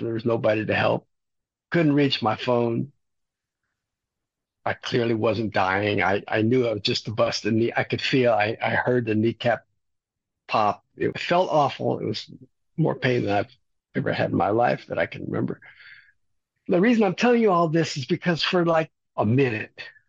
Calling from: San Antonio, Texas, United States; Let's see, I'm coming from San Antonio, Texas, where Dia de los Muertos is a very big thing here in South Texas.

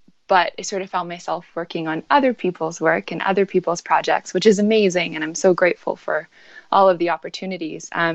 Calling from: Kelowna, British Columbia, Canada; So right now I'm based in Kelowna, British Columbia, okay. Which is just a few hours from Vancouver.

